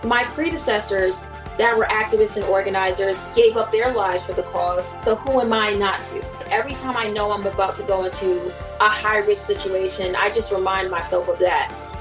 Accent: Brooklyn, New York, United States; I'm 20 years old, and I'm the president of Black Lives Matter Greater New York, and I am from Brooklyn, New York.

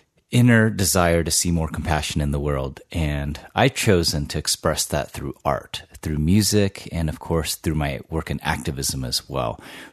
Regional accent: San Diego, California, United States; I grew up in San Diego, California, in the kind of early 80s.

